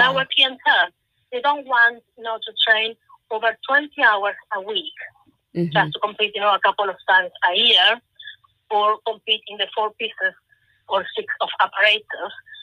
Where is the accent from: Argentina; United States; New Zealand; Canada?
Argentina; English is a second language; now in United Kingdom; I'm originally from Argentina